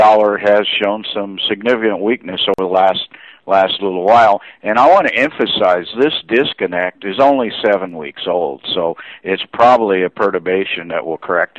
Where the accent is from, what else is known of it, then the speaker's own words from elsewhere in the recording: United States; We're American guys, and we're looking at the price of gold.